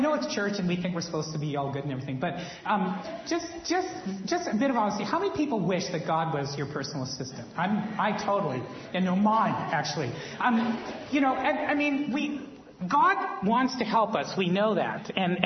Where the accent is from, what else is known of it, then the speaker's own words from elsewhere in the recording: Ontario, Canada; when I was a kid, I grew up in Northern Ontario and went to a church there and went to Sunday school.